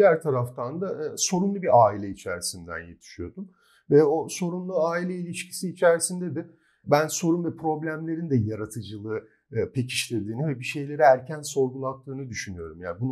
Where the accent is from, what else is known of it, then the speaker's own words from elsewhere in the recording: İzmir, Turkey; orta sınıf bir aileden geliyorum ve açıkçası hani İzmir'de çocukluğumu geçirdim ve yazları çok böyle yazlığa vesaireye gidebilen bir durumda değildik ekonomik olarak.